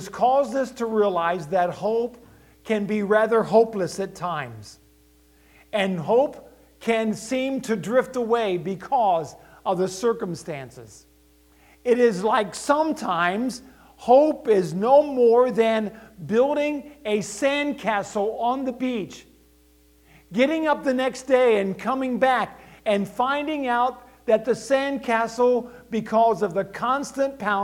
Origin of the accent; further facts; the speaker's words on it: Ohio, United States; I had the opportunity of going back to my hometown in Southwest Ohio, a town located between Dayton and Cincinnati, Ohio.